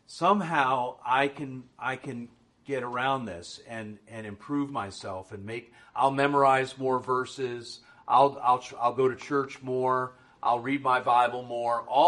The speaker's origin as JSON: {"language": "English", "region": "Connecticut", "country": "United States", "tie": "born or raised there", "said": "But I'm half Greek. I grew up in Connecticut."}